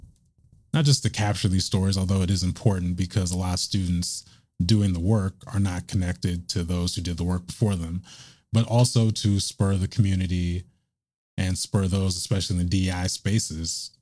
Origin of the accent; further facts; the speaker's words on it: Lake Oswego, Oregon, United States; a grassroots anti-racism group in my hometown of Lake Oswego, Oregon.